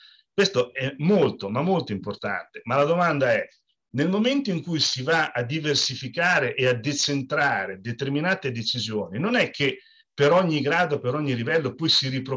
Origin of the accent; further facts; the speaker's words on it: Rimini, Emilia-Romagna, Italy; Però io che sono di Rimini